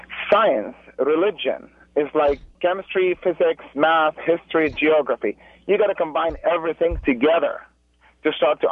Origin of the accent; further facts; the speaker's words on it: Beirut, Beirut Governorate, Lebanon; moved away; I'm a Muslim, but I went to church for 16 years. I was raised in Beirut, and I immigrated over here.